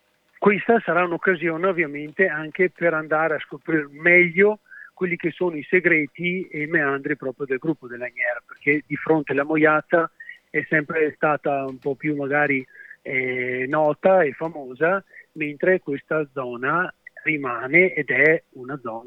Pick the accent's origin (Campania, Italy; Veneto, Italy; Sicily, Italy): Veneto, Italy; Vicenza; anche se siamo di Vicenza